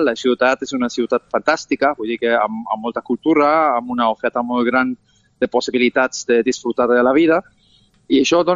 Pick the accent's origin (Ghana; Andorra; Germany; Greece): Germany; també sóc alemany